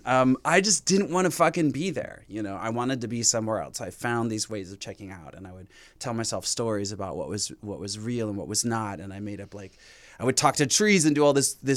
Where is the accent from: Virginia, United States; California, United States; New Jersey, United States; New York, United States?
California, United States; Fontana; born or raised there